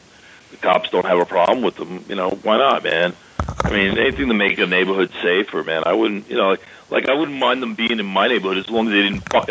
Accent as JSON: {"language": "English", "town": "Long Island", "region": "New York", "country": "United States", "tie": "born or raised there", "said": "I grew up on Long Island, but, I, you know, always as a kid, like, you know, when I was 14, 15, 16, coming into the city all the time"}